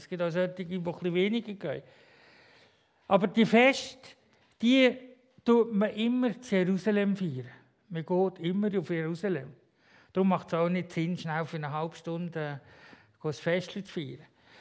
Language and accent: German; Switzerland; Auch als Schweizer darf man sich im Fall freuen.